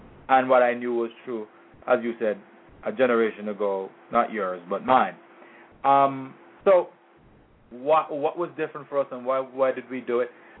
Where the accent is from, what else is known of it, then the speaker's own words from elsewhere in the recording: Jamaica; As a child, I wasn't born here. I was born in Jamaica, and I went to school in Jamaica.